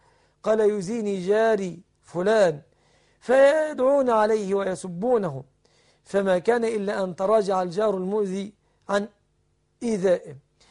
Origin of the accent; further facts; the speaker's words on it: Egypt; وهذا منسحب على عموم البنوك عندنا في مصر، ويدخل فيه بنك فيصل الإسلامي كذلك